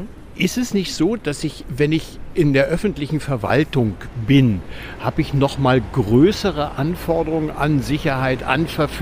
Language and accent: German; Berlin, Germany; Wir laufen hier in Berlin und als Berliner ist man ein bisschen gebeutelt.